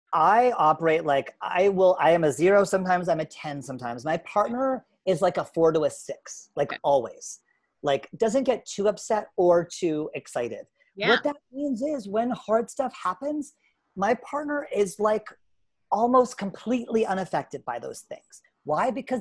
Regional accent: Canada; born there; Well, I'm Canadian by birth.

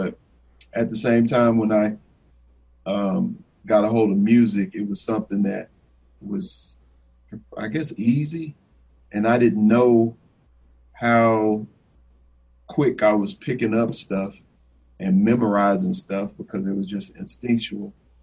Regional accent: Fort Worth, Texas, United States; Well, I am from Fort Worth, Texas, and born and raised in Fort Worth, Texas.

